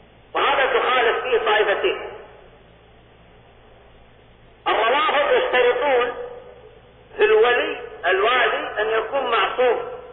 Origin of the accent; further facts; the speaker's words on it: Saudi Arabia; حتى عندنا في المملكة العربية السعودية